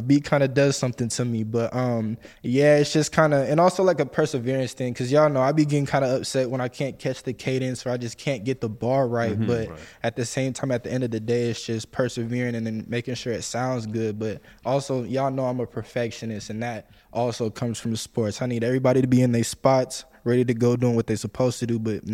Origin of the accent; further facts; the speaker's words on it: Vancouver, British Columbia, Canada; my hometown of Vancouver. Well, not hometown, but where I grew up